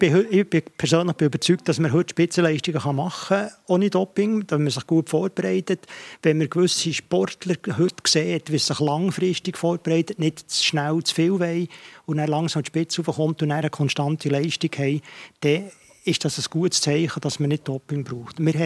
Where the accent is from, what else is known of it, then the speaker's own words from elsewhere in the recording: Switzerland; wo man bei uns in der Schweiz jedes Medikament anwählen kann